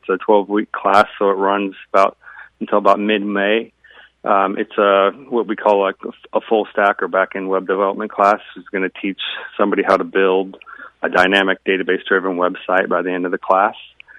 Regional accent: Galesburg, Illinois, United States; now in Chicago, United States; I've been wanting to kind of give something back to Galesburg, my hometown, for a while. Mm-hmm. I actually live in Chicago. I've lived up here for 12 years, but I've always had a soft spot for Galesburg. I still have family and friends there.

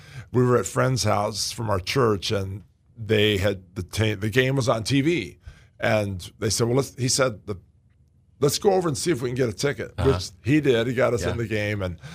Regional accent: Mount Vernon, Illinois, United States; Well, we came from Mount Vernon, Illinois.

